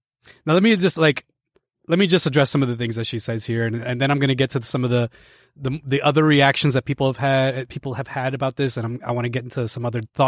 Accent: Lebanon, Pennsylvania, United States; There's one where I grew up in Lebanon, Pennsylvania, but they call themselves a restaurant

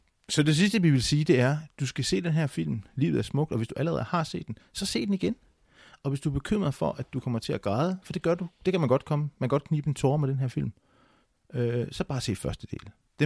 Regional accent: Aarhus, Central Denmark Region, Denmark; men der var i Aarhus, hvor jeg voksede op, der var der en dame

